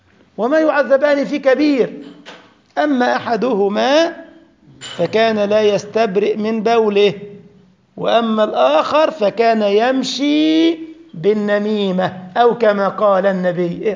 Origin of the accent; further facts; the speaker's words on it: Egypt; بل فرعون كمان طلع بجسمه موجود عندنا في مصر